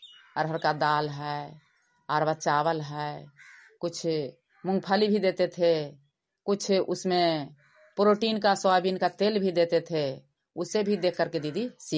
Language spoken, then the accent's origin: Hindi; Nagar Nausa, Bihar, India; मैं ग्राम नगर नौसा का निवासी हूँ